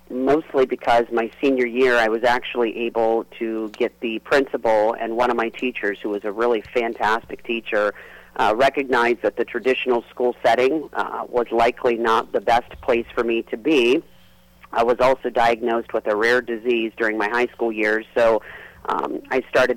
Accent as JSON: {"language": "English", "town": "Columbus", "region": "Ohio", "country": "United States", "tie": "born or raised there", "said": "Yeah, so I was born and raised in West Columbus."}